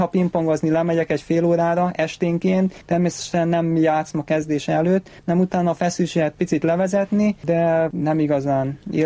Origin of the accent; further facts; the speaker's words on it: Szeged, Csongrád-Csanád, Hungary; now in Budapest, Hungary; A legnagyobb oka az volt, hogy Szegedről jöttem, ugye a családom ott volt